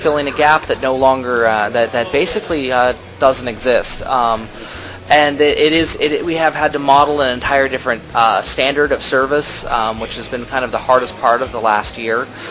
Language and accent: English; Midwest, United States; but then again, I'm from the Midwest